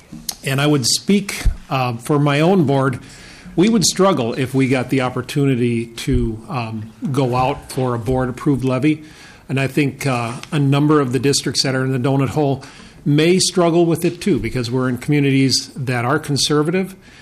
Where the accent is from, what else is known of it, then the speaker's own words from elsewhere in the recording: Holdingford, Minnesota, United States; I'm from Holdingford. I'm the superintendent up there. We're famous for the lunch ladies that won the Powerball back in 2001.